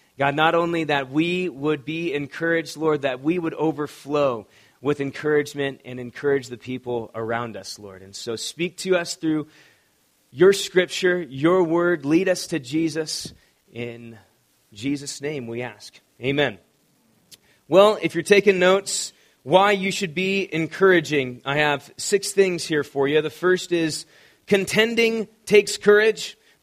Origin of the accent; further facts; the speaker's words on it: California, United States; now in Colorado, United States; I'm Californian, and I was like, do we cancel service?